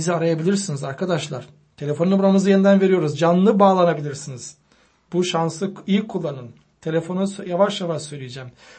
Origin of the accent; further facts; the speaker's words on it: Munich, Bavaria, Germany; Dediğim gibi ben Münihliyim ve gelecek seçimler yakında olacak.